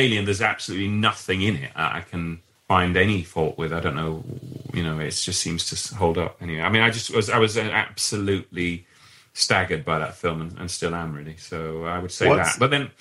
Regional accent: Leeds, Yorkshire and the Humber, United Kingdom; In Leeds, where I grew up in Leeds, yeah.

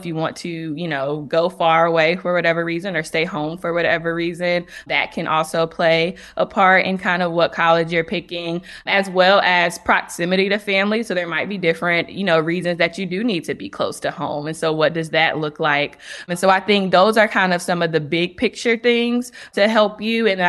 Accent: North Carolina, United States; And so I'm from North Carolina.

